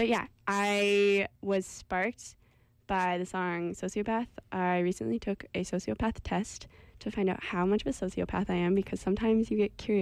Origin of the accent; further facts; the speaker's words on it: Seattle, Washington, United States; Seattle. I have been listening mucho because although it's not new and it's not local Canadian, it's local to my hometown.